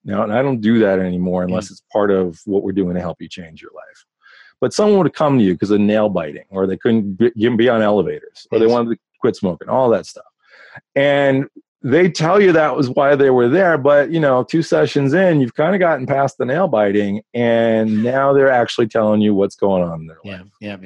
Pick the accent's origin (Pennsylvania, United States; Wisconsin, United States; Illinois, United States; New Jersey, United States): New Jersey, United States; I come from New Jersey. We're very honest.